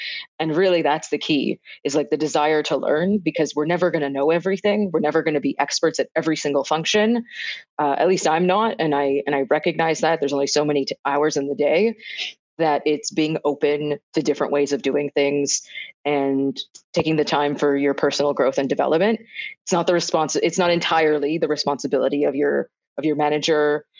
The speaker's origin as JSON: {"language": "English", "town": "Toronto", "region": "Ontario", "country": "Canada", "tie": "born or raised there", "said": "I think part of it was also because I grew up in Toronto."}